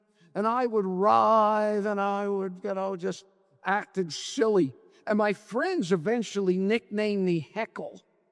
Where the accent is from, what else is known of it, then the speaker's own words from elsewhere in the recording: Miami Beach, Florida, United States; also born or lived in Europe; Well, I graduate college and I move back to Miami Beach. I grew up in Miami Beach.